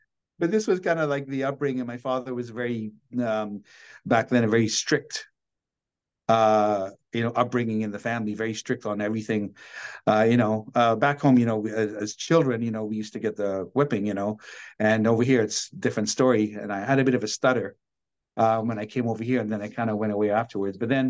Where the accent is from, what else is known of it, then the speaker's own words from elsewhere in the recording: Guyana; born there; When it started way back when I was back in Guyana, when I was born in British Guyana.